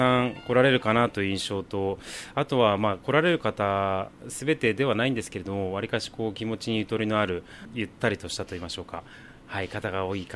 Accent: Ayase, Kanagawa, Japan; born there; now in Fujisawa, Japan; 私は生まれは隣の綾瀬市なんですけれども、

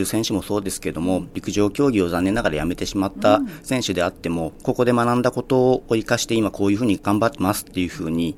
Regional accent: Buzen, Fukuoka, Japan; now in Fujisawa, Japan; いえ、私は出身は福岡県の豊前市っていうところになります。

